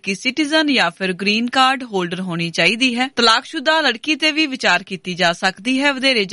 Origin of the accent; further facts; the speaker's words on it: Punjab, India; ਮੈਂ ਪੰਜਾਬੀ ਪੰਜਾਬ ਦੇ ਰਹਿਣ ਵਾਲਾ ਹਾਂ। ਮੈਂ ਪੇਂਡੂ ਪਰ ਸ਼ਹਿਰੀਏ ਢੰਗ ਦਾ ਹਾਂ।